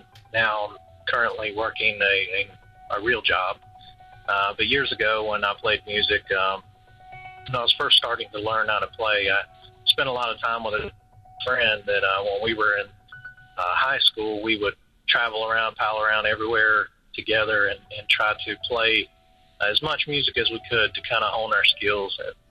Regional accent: Virginia, United States; I'm from Virginia.

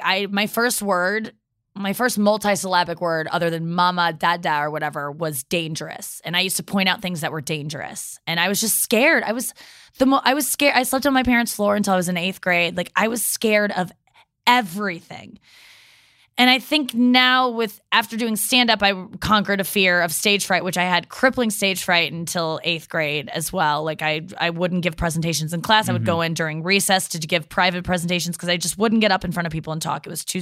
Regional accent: Midwest, United States; I'm from the Midwest.

